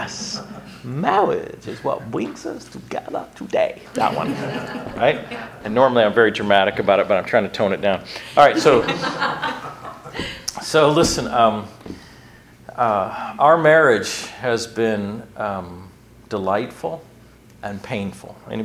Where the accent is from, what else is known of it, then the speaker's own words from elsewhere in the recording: Arkansas, United States; now in Kansas City, United States; So we are from Arkansas.